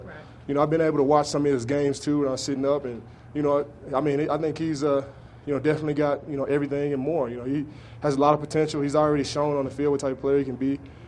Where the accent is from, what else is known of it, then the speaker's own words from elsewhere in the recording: Dallas, Texas, United States; No. I'm from Dallas, Texas. You know, I went to school in Central Texas